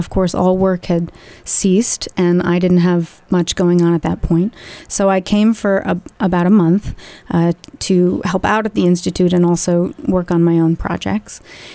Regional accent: Saratoga Springs, New York, United States; I'm originally from Saratoga Springs, New York. I grew up on a horse farm.

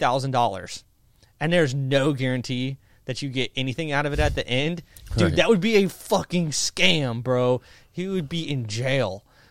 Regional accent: Indiana, United States; I grew up in Indiana and I was not poor, you know, but I got like a ton of financial aid.

